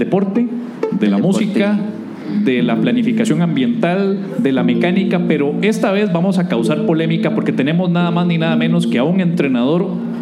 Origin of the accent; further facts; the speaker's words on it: Santo Domingo, Heredia, Costa Rica; Yo soy de Santo Domingo y en Santo Domingo las arañas son enormes, ¿verdad?